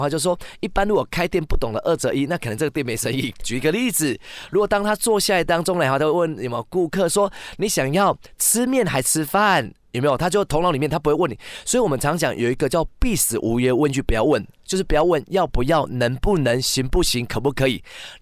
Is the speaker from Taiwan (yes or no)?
yes; Taiwan; 对，我是来自台湾的